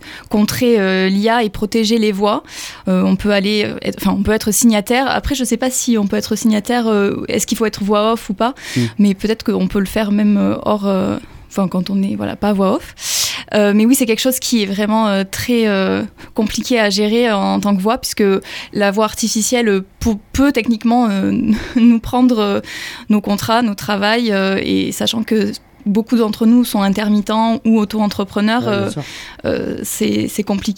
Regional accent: Florac, Occitanie, France; now in Toulouse, France; Donc, moi, je suis à la base de Florac / Saint-Étienne-Vallée française. Donc, je viens de Lozère. Mais pour les études, je suis partie à Toulouse

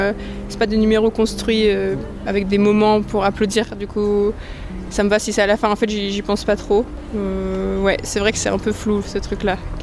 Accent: Auvergne-Rhône-Alpes, France; Moi, je viens de Savoie, mais je suis souvent... je fais du cirque à Genève.

